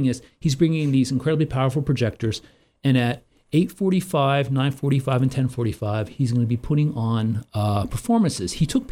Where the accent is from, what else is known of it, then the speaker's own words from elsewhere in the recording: Pennsylvania, United States; Like, I'm from Northeast Pennsylvania, and pierogies are huge because there's a lot of Eastern Europeans there, you know?